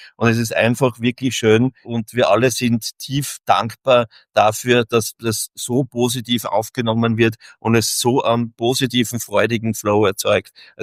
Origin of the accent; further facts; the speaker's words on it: Austria; born there; wir als gebürtiger Österreicher, hat man ja vielleicht sogar Ängste vor Klarität.